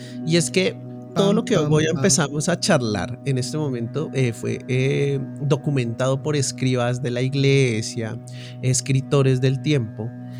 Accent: Bogotá, Colombia; Bueno, no es tan difícil, somos bogotanos sí.

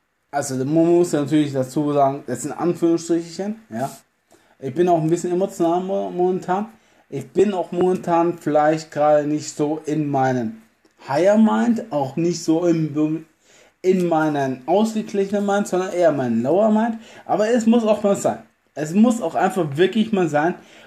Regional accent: Germany; Ich bin ein Deutscher, das mag so sein. Ich habe auch vielleicht polnische Wurzeln, das ist auch ganz gut so. Ich habe vielleicht auch jugoslawische Wurzeln, das kann auch gut möglich sein.

